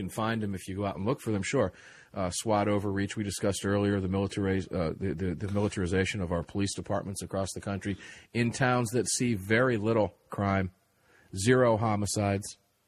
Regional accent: United States; I'm an American. So are you.

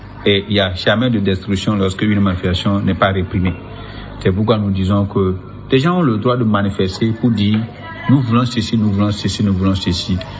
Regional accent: Togo; on doit faire tout pour que les gens comprennent qu'on est des Togolais, on doit se comprendre.

